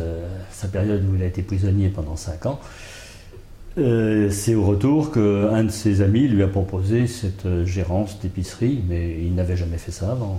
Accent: Paris, Île-de-France, France; born there; also born or lived in Seine-et-Marne; Donc, je suis né à Paris. Pendant la guerre, j'ai beaucoup vécu en Seine-et-Marne, chez ma grand-mère

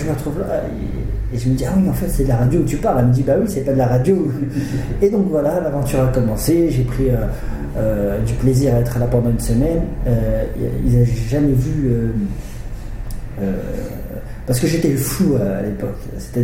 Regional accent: Orléans, Centre-Val de Loire, France; born there; moi je suis né ici à Orléans, donc Orléans c'est ma ville.

